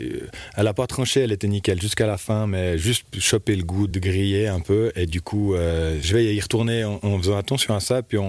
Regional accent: Lécherette, Vaud, Switzerland; je viens de la Lécherette à la ferme de la SIA.

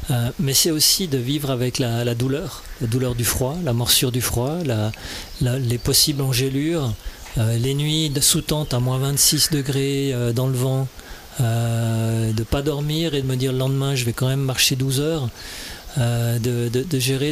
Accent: Switzerland; moved away as an adult; quand je suis parti à 26 ans, en fait, j'ai quitté la Suisse.

